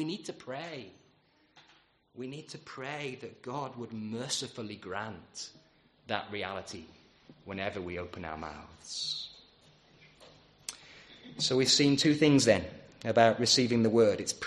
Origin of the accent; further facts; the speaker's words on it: United Kingdom; We're British, after all. The weather is a big deal to us.